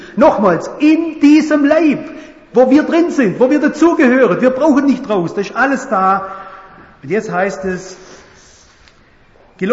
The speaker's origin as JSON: {"language": "German", "region": "Baden-Württemberg", "country": "Germany", "said": "Ich weiß nicht, ich bin ein Schwabe."}